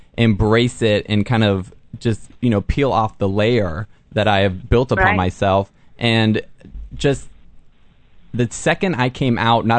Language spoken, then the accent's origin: English; Southern United States, United States; now in Los Angeles, United States; But I growing up in the South